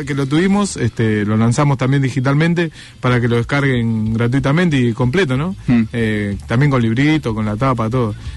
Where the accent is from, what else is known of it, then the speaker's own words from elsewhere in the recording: Guernica, Buenos Aires Province, Argentina; Somos de Guernica, de Zona Sur. En realidad un combinado.